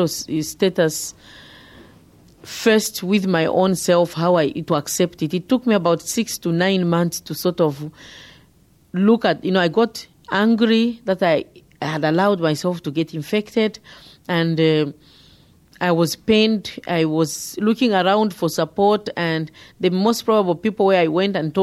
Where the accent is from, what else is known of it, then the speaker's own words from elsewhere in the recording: Zambia; English is a second language; from Zambia.